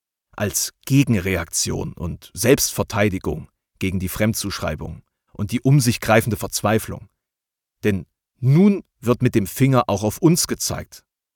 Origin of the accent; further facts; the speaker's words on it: East Germany, Germany; Ich habe meinen Dialekt so gut es geht abgelegt, um im Westen akzeptiert zu werden